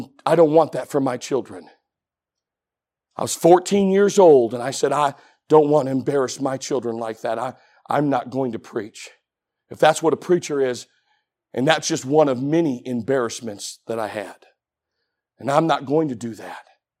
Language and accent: English; Michigan, United States; But I grew up in Michigan, and we couldn't wait for the first snow.